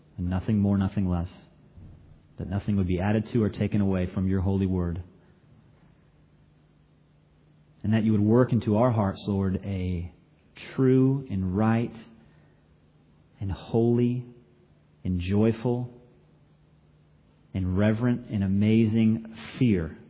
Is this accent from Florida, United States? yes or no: yes; Florida, United States; And so growing up in Florida, I always looked forward to hurricane season.